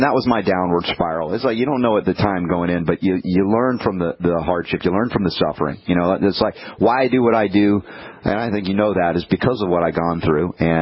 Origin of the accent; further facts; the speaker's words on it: New York, United States; Now, at the time, you know, growing up in New York, the doctors, I was a medical family, they put me on baby formula.